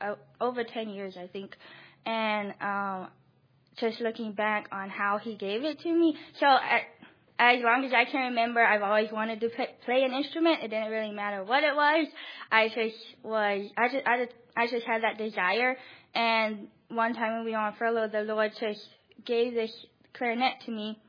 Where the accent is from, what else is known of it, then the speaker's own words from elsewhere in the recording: Malawi; I grew up in Malawi, Africa.